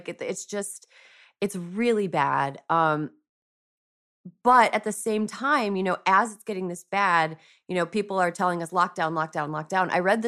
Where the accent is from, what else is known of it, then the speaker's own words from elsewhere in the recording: United States; I'm a American lady